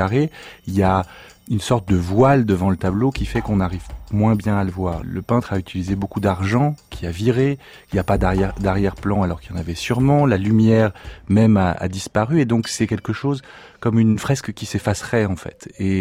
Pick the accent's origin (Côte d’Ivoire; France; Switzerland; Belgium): France; Paris, Île-de-France; born there; Je suis né à Paris, je suis allé au Louvre très souvent avec mes parents, avec l'école.